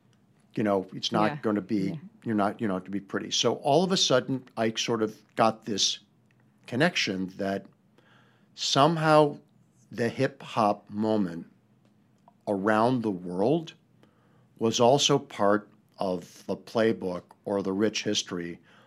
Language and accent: English; Cleveland, Ohio, United States; growing up in Cleveland, Ohio, was like growing up being Canadian on the other side of the Great Lakes